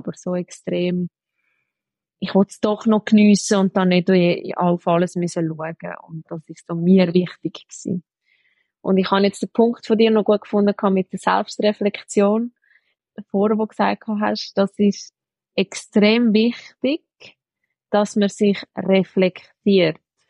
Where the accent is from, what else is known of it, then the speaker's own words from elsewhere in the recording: Italy; Als Italienerin ist Pasta aber auslassen schwierig.